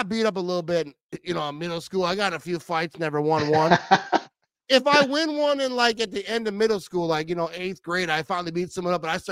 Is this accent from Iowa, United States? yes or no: no; Wisconsin, United States; No, but, like, I grew up in Wisconsin. I lived in Wisconsin my whole life.